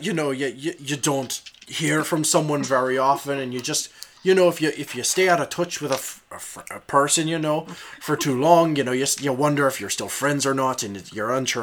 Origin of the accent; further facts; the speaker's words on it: Ireland; which is an accent I'm far more comfortable with as an Irish man.